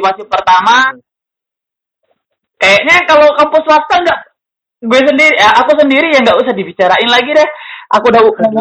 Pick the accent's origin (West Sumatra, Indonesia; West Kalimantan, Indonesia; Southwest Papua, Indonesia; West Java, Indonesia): West Kalimantan, Indonesia; Dari kalau yang di daerahku kan di Kalimantan Barat itu ya